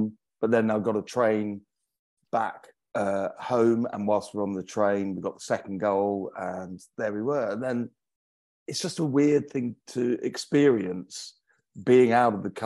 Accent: England, United Kingdom; But as an Englishman, I'm bound to have fond memories of 2018.

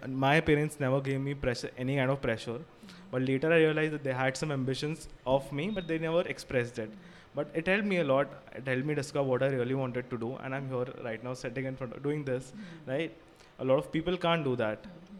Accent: India; this is one of the most important things as a society, mostly as an Indian society, that we need to learn

